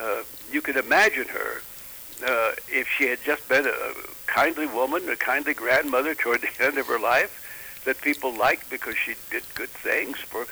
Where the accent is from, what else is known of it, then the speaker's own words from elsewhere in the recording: Scotland, United Kingdom; I said, well, do you know, I'm from Scotland, and I was afraid I would not be diplomatic